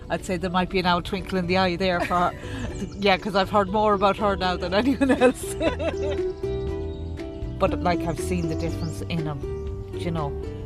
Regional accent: Ballyhaunis, Connacht, Ireland; from Ballyhaunis.

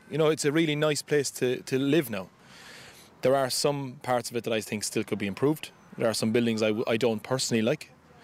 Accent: Limerick, County Limerick, Ireland; as someone who was born and raised in Limerick and then lived away

